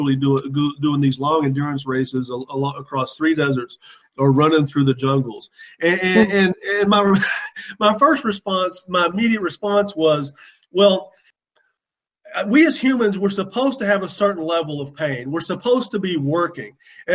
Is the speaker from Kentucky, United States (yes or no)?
yes; Kentucky, United States; I am 48 years old. I grew up in Eastern Kentucky.